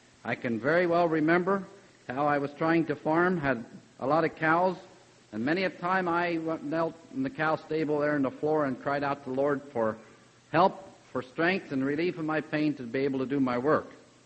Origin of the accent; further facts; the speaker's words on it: Millersville, Pennsylvania, United States; I was born and raised in Millersville, just about a mile from the college, if you know where the college is in Millersville, and of course born and raised on a farm, and then was farming there until 1959.